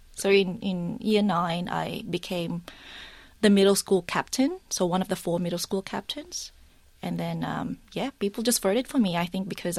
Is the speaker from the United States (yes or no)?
no; Australia; Growing up in Australia as a Filipino, it was a bit hard to navigate the values.